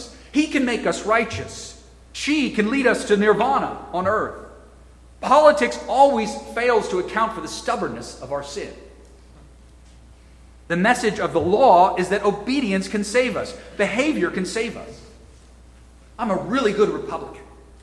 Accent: California, United States; now in Northern Virginia, United States; I'm from California, so I don't really have a dog in that fight.

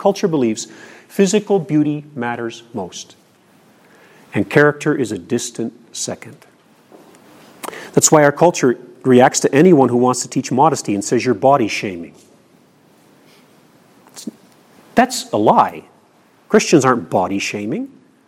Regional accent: Nigeria; I grew up in Nigeria on the mission field

